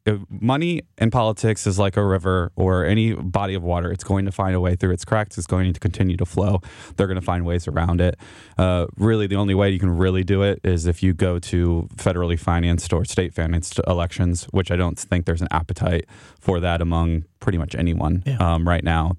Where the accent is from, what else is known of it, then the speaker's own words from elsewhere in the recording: Missouri, United States; So growing up, I grew up in St. Charles County. I grew up in a pretty conservative household.